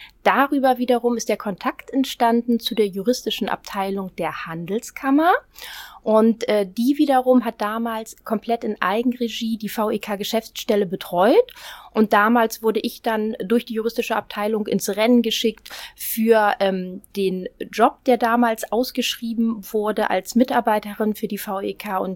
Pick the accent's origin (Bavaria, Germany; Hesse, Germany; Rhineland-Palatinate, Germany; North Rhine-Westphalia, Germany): North Rhine-Westphalia, Germany; Düsseldorf; born there; now in Hamburg, Germany; Ich bin gebürtige Düsseldorferin, lebe noch nicht so lange in Hamburg